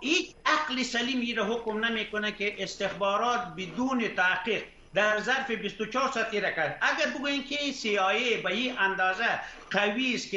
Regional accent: Afghanistan; ما خو افغان هستیم، ما به صفت یک افغان، ما امریکایی نیستیم.

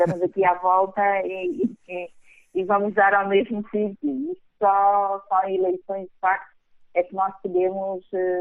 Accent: Benguela, Angola; also born or lived in Lobito; eu sou de Benguela, sim, morei alguns anos no Lobito

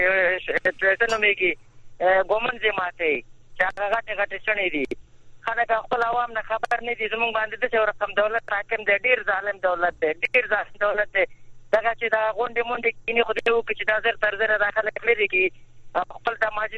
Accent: Afghanistan; زه اصلي د افغان افغان بچی یم

